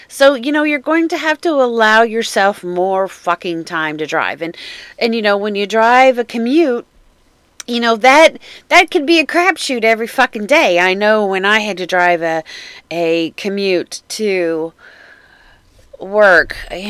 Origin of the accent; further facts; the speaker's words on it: Midwest, United States; But you know, I grew up in the Midwest, and I was used to driving in the fucking rain and the fucking snow and the ice and the black ice